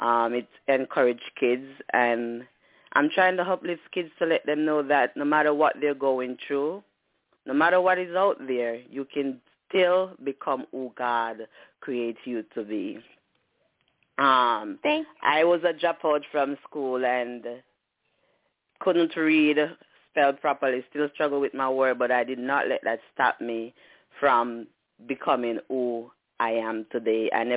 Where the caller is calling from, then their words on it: Pittsburgh, Pennsylvania, United States; I'm calling from Pennsylvania, Pittsburgh.